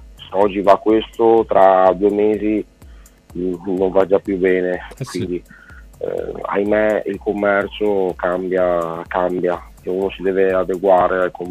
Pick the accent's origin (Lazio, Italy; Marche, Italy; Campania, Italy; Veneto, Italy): Veneto, Italy; lì ero un veneto alle prime armi, ecco, che si cimentava.